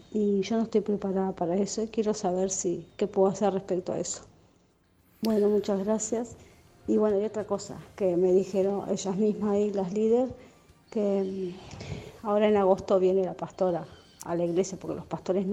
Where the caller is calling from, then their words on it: Montevideo, Uruguay; de Montevideo, Uruguay.